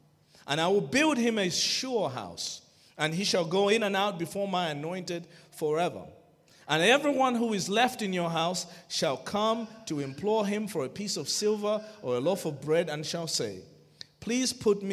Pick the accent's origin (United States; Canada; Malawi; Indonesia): Malawi; first language Chichewa; English is a second language; I speak two languages fluently, English and Chichewa. Chichewa is my mother tongue, and it is one of the most beautiful languages in the world.